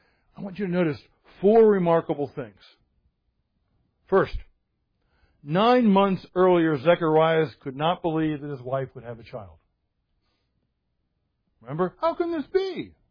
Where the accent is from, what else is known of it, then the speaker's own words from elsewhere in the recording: Baltimore, Maryland, United States; And I'm from Baltimore.